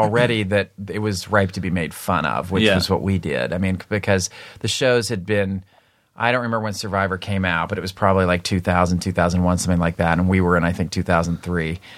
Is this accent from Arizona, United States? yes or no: yes; Phoenix, Arizona, United States; also born or lived in Ohio; Well, I moved from Ohio to Arizona, and Paul moved from Toronto.